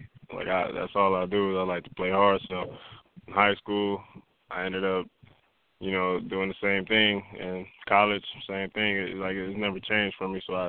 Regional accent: Grand Rapids, Michigan, United States; also born or lived in Mississippi / Louisiana; now in Texas, United States; Yes, sir. Actually, I moved around. I moved around from Grand Rapids to Mississippi to Louisiana, and now I'm out here in Texas.

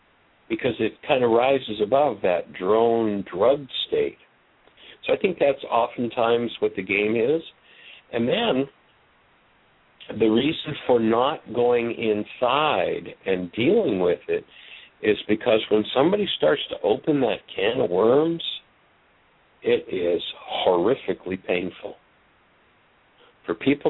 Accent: Ontario, Canada; Well, that's right up in my hometown area.

